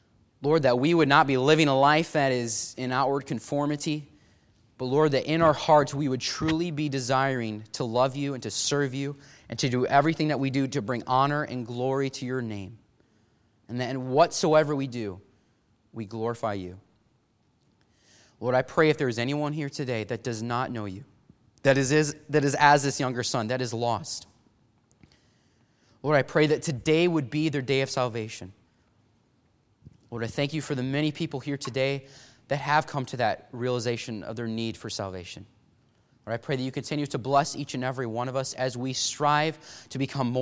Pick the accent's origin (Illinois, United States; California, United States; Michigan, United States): Illinois, United States; now in Washington, United States; in the state of Washington, back in my home state of Illinois